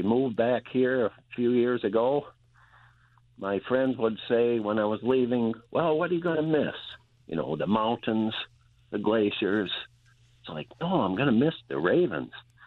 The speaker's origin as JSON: {"language": "English", "town": "Cobleskill", "region": "New York", "country": "United States", "tie": "born or raised there", "also_born_or_lived": "Alaska", "said": "Yes, I grew up in Cobleskill, and then in my hippie days, I went up to Southeast Alaska to visit friends and ended up living there for 35 years."}